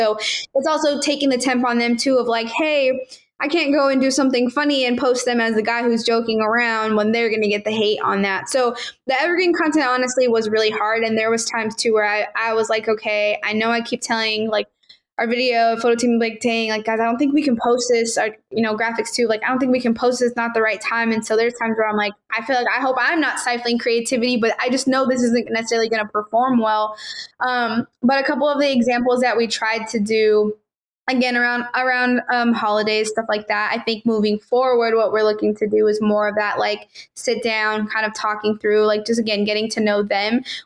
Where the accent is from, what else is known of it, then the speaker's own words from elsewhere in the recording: Arizona, United States; now in Carolina, United States; but I'm from Arizona.